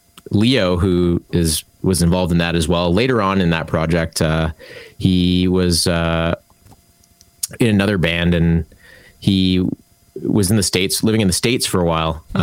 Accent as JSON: {"language": "English", "town": "Markham", "region": "Ontario", "country": "Canada", "tie": "born or raised there", "lives_now": "Toronto, Canada", "said": "And I grew up actually in the suburbs of Markham."}